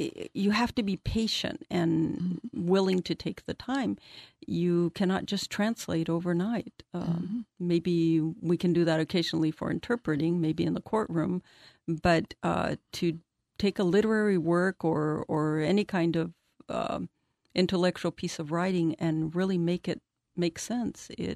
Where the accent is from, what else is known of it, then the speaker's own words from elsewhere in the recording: Mexico; although I've been in Spain, I did not grow up there as I grew up in Mexico.